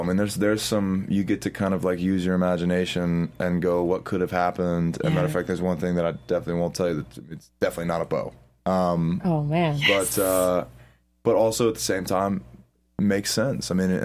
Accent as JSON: {"language": "English", "region": "the South", "country": "United States", "accent": "Southern", "said": "I learned that my Southern accent is my actual accent."}